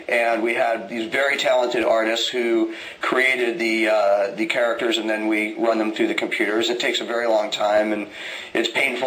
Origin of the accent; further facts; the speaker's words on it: United Kingdom; now in United States; That's right. I am a Brit. Yeah, that's true.